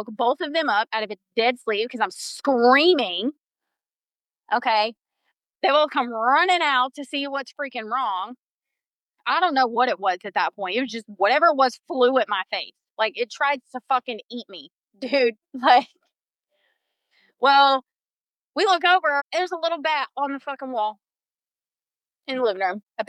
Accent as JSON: {"language": "English", "region": "North Carolina", "country": "United States", "tie": "born or raised there", "said": "I grew up in North Carolina hiking, being in the woods, surrounded by spiders."}